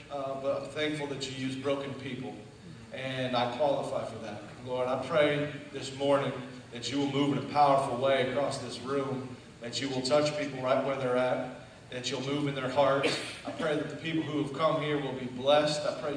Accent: Indiana, United States; Listen, I'm from Indiana. We're used to cornfields.

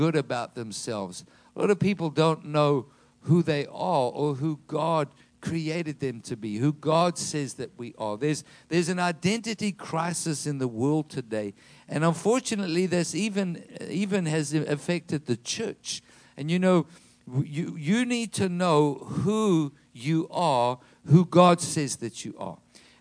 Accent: South Africa; now in United States; I grew up in South Africa.

